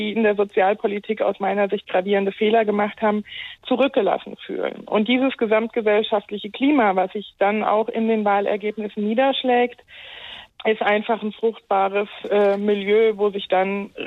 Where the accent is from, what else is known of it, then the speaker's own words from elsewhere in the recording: Hesse, Germany; Ich stamme aus Hessen und auch in Hessen, wenn ich mir überlege, aus dem Landkreis Gießen